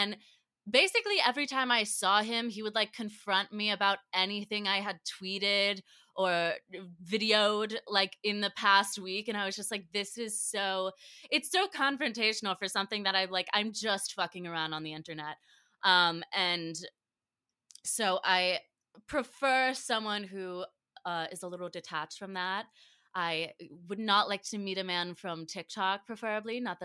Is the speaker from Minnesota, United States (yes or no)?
no; Cary, North Carolina, United States; moved away as an adult; now in New York, United States; I grew up in Cary, North Carolina, so I'm suburban, you know, little Southern Belle. And I moved to New York about 3 years ago to go to school.